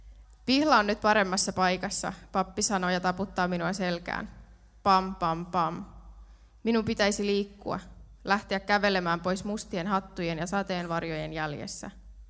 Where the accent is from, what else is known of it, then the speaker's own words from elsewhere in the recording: Lapua, South Ostrobothnia, Finland; mä olin itse Lapualta kotoisin, niin silloin kun olin yläasteella